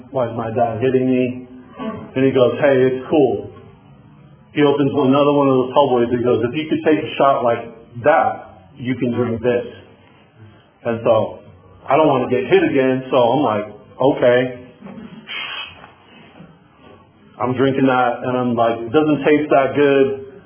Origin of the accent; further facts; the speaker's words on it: Santa Barbara, California, United States; So like I said, I was born and raised in Santa Barbara.